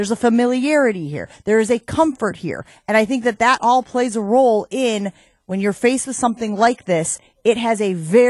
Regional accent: Illinois, United States; I grew up in Northern Illinois, as many of you remind me on the talk and text line all the time.

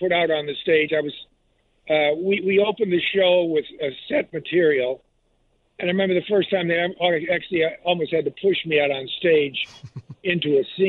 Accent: Cleveland, Ohio, United States; I love Chicago. I'm not from Chicago. I'm from Cleveland, but I spent a lot of time here.

